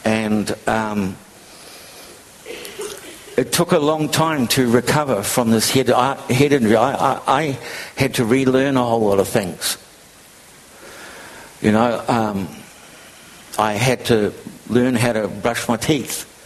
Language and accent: English; Matamata, Waikato, New Zealand; I grew up in Matamata, went to school in Matamata, went away for half a century, 50 years, came back and retired